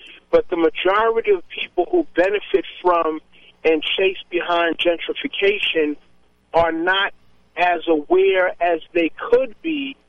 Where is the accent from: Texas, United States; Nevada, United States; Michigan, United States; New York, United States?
New York, United States; I really think I'm one of the few people born and raised in New York that has always been ready to live elsewhere.